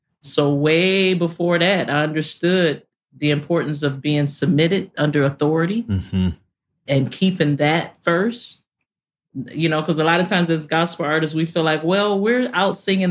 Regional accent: Detroit, Michigan, United States; I grew up in Detroit, y'all. You don't get better singers than Detroit.

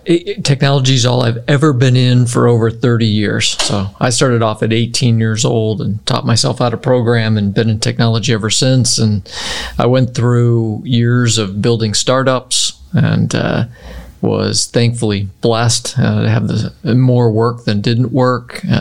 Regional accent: Cleveland, Ohio, United States; know, I didn't know my neighbors, literally did not know my neighbors one or two houses over, you know, when I grew up in Cleveland. It's just, it's not a community-oriented area like Oklahoma is.

